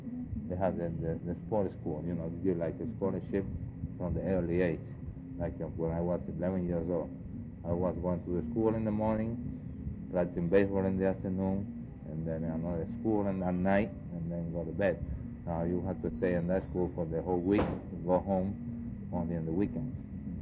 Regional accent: Havana, Cuba; also born or lived in Santiago de Cuba; No, I was born in Santiago de Cuba, but I grew up in Havana.

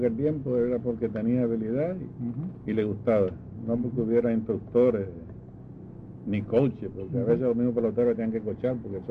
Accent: Arecibo, Puerto Rico; Nací en Arecibo

